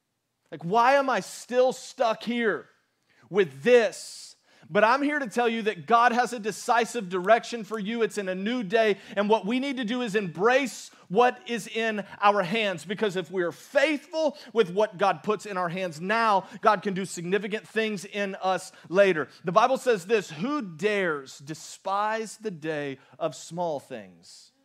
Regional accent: Florida, United States; born there; Unfortunately, I was born in Florida, and I am just stuck to have to hunt here.

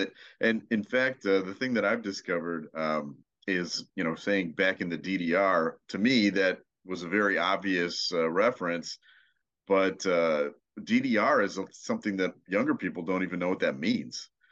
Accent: Chicago, Illinois, United States; also born or lived in Frankfurt, Germany; my Army brat life is probably a little bit different in that I grew up in Chicago.

